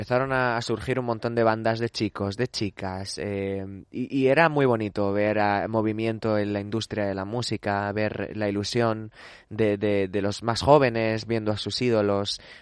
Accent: Region of Murcia, Spain; estoy muy orgulloso de llevar a una tierra libre por bandera, porque somos muchos los murcianos y muchas.

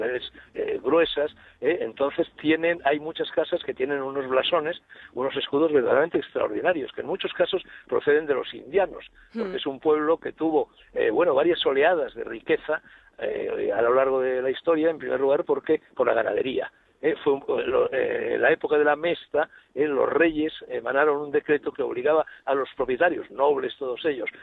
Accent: Madrid, Community of Madrid, Spain; born there; Pero nacer, yo nací en Madrid.

